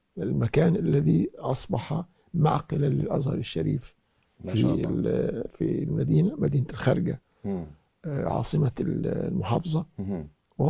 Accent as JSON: {"language": "Arabic", "country": "Egypt", "tie": "born or raised there", "said": "أنني التحقت بالأزهر الشريف في بلدتي في أقصى الجنوب الغربي في مصر، في الواحات، في الوادي الجديد"}